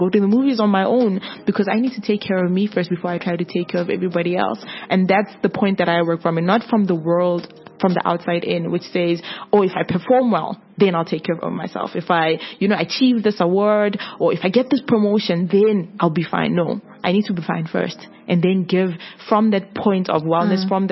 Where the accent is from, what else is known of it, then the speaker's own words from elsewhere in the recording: Cape Town, Western Cape, South Africa; remember I just traveled, I was from Cape Town